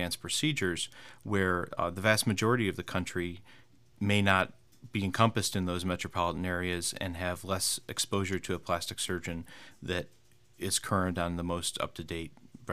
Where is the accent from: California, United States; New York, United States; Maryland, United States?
New York, United States; Utica; also born or lived in St. Louis / Boston; Yes, I was born and raised in Utica and attended Utica College for my undergraduate degree